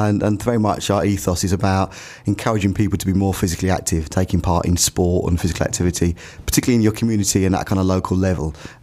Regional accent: Brentwood, East of England, United Kingdom; you don't see that anymore as often as it certainly was when I was growing up in Brentwood.

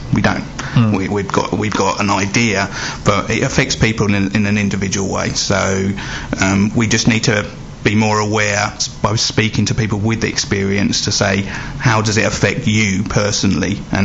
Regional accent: London, United Kingdom; now in Essex, United Kingdom; I'm originally from London, so support groups in London, there's loads of them.

